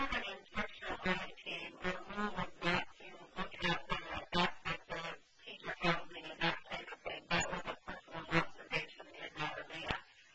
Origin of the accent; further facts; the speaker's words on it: Alaska, United States; Was very fortunate that I grew up here in Alaska in a couple of reservations, and we have tables also bilingual teachers.